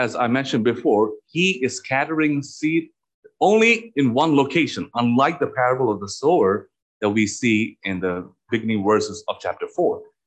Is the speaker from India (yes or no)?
yes; India; English is a second language; now in United States; as farmers, as we are from India, and we, even though we were not farmers, we know to an extent